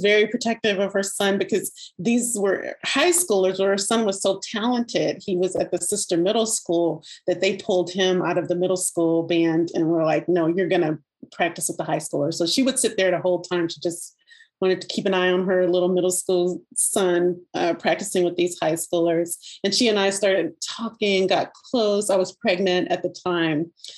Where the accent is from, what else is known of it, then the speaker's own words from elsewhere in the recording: Louisiana, United States; now in California, United States; I don't have family here in Louisiana. I'm in California. I'm from Louisiana, and there's no blood family here.